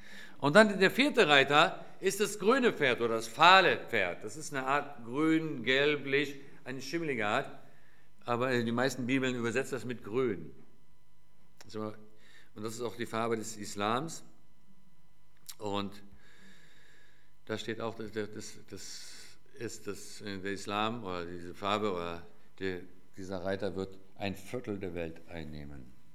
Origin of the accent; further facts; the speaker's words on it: Tel Aviv, Tel Aviv District, Israel; ich komme aus Tel Aviv, ich wohne nicht hier in Frankfurt.